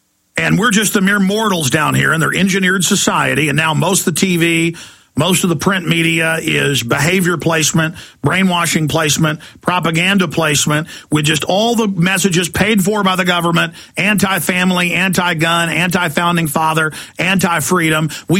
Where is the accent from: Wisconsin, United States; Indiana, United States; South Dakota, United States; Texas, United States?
Texas, United States; Dallas; Growing up in Dallas, and they still have them, it will say this parking garage is designated as a nuclear fallout shelter.